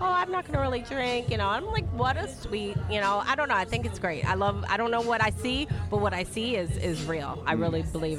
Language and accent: English; Detroit, Michigan, United States; moved away as an adult; now in Florida, United States; I found the love of my life here in Florida. I'm from Detroit.